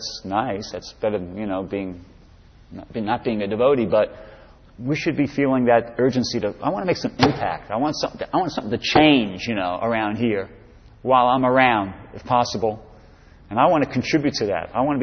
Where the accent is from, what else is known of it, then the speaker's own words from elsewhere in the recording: New York City, New York, United States; I'm born and raised in New York City, the East Coast, okay?